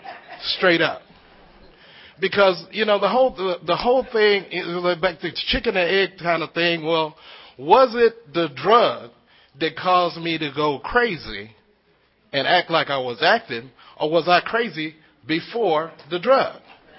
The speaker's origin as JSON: {"language": "English", "town": "Denver", "region": "Colorado", "country": "United States", "said": "I'm an addict from Denver, Colorado. My area is the Mile High area."}